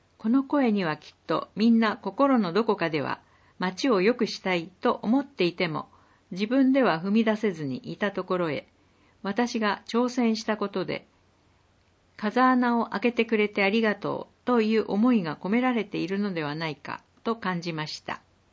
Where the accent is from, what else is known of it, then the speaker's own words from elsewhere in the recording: Uonuma, Niigata, Japan; also born or lived in Tokyo; now in Sanjo, Japan; 私は魚沼市出身で東京に住んでいましたが、東京での子育てに限界を感じ、新潟県三条市に移住しました。